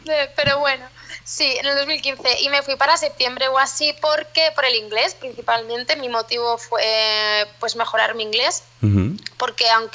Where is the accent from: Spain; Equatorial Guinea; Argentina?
Spain; Ripollet, Catalonia; also born or lived in Exeter; Ripollet, sí. Somos vecinos de Sardañola, que, ajá, lo tengo que decir también, porque yo he estudiado allí y al final somos... convivimos mucho Sardañola-Ripollet